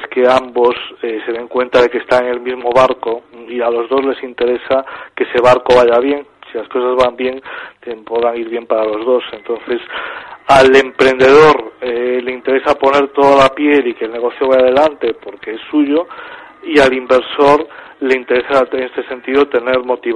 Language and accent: Spanish; Galicia, Spain; Aquí en mi tierra, en Galicia